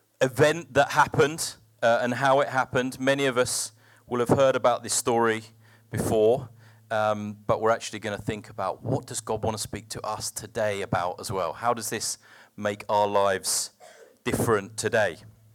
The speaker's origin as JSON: {"language": "English", "region": "England", "country": "United Kingdom", "said": "And I think as English people, we're quite lazy on languages. We assume everyone's going to learn English and come to us."}